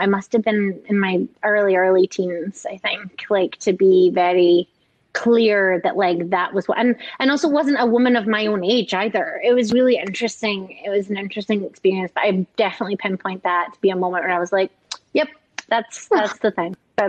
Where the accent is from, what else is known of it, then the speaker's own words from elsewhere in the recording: Scotland, United Kingdom; I watched a lot of like classic movies with my mom growing up. I grew up in Scotland and she was really enamored with classic old Hollywood.